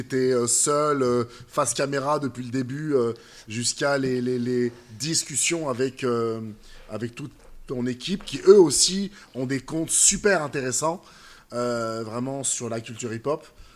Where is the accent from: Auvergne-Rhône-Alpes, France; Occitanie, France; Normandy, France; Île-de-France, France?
Auvergne-Rhône-Alpes, France; Grenoble; Parce que moi, je viens de Grenoble